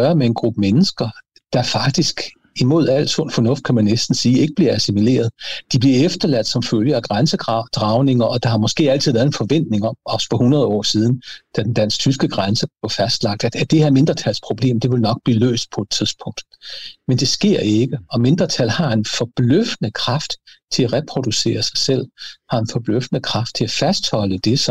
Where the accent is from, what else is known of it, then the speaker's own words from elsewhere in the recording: Schleswig-Holstein, Germany; Da jeg gik i skole i Sydslesvig i 1980'erne